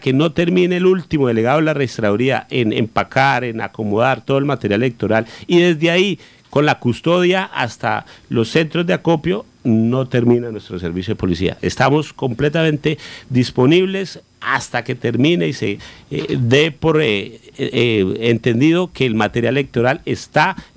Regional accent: Colombia; Pues como todo colombiano, nosotros tratamos de hacerle el quite a la norma.

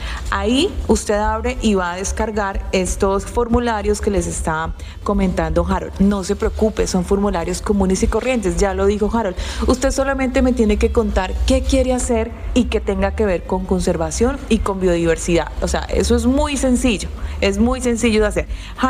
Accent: Colombia; nos vamos a esperar al último momento como buenos colombianos.

